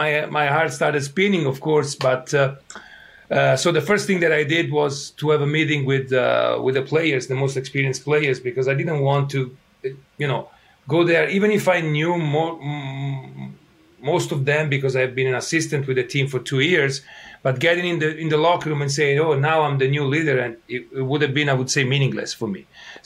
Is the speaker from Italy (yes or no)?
yes; Italy; accent: Italian; English is a second language; it's my path started, as you can tell from my accent, in Italy.